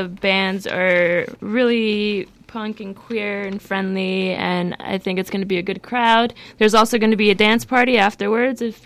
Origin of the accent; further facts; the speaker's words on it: Puerto Rico; I'm Puerto Rican and I grew up in Puerto Rico, so I'm really into a lot of traditional Puerto Rican dishes